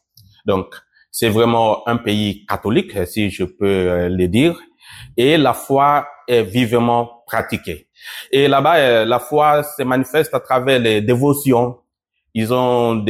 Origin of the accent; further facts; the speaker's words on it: Bosso-Modanda, Mongala, DR Congo; now in Asia; je suis né à l'Équateur, ce qu'on appelait avant Grand Équateur, maintenant c'est la province de la Mongala, et originaire de Bosso-Modanda, dans le diocèse de Lissala.